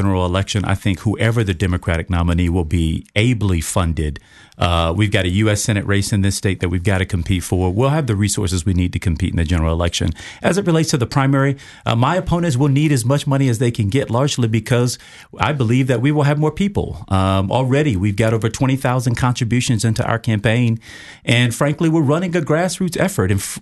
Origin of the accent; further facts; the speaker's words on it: Miami, Florida, United States; born there; I was born in Miami-Dade to my mother, who growing up was a school bus driver, and my daddy, who was a construction worker.